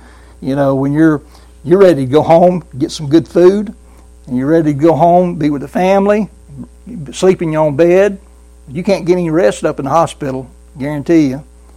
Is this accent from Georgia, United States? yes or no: yes; Brunswick, Georgia, United States; I remember growing up in Brunswick, Georgia, and when we were growing up, school always got out at 3:15.